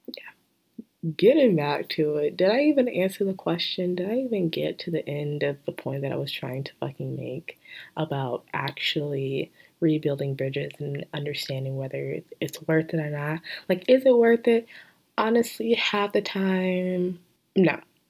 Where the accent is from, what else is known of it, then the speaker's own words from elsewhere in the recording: the South, United States; I don't cuss in front of my mom. I'm from the South. That's not allowed.